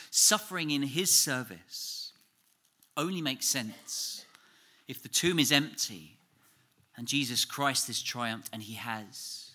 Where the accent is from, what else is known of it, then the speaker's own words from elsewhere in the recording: England, United Kingdom; accent: English; And my accent became more strongly and distinctly English than it's ever been in England. I lived in a strange land, but that was not my home, and I felt it.